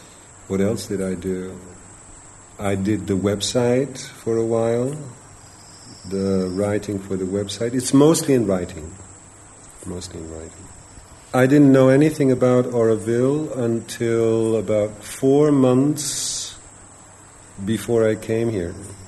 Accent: Netherlands; moved away; I'm from Holland, and I came here 20 years ago.

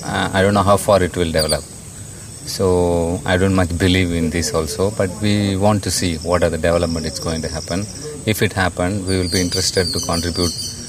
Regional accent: Auroville, Tamil Nadu, India; I was born here in Auroville.

